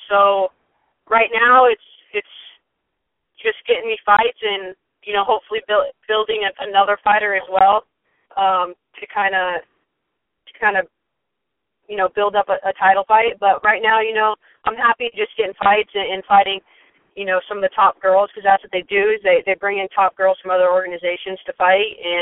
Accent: Arizona, United States; I fought in Arizona, you know, hometown girls, but we're both from Arizona, so it's not the same, you know.

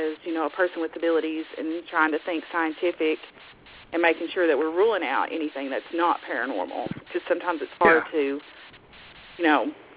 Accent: Kentucky, United States; I'm not like Holly in Dallas. I'm not from Virginia. I'm from Kentucky.

